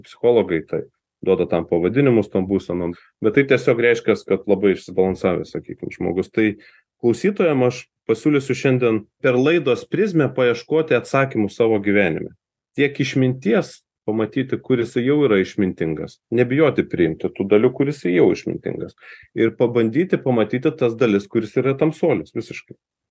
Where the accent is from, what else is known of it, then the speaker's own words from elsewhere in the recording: Joniškis, Šiauliai County, Lithuania; Aš užaugau Lietuvoje, aš gimiau Šiauliuose, vėliau gyvenau Joniškėje, užbaigiau mokyklą.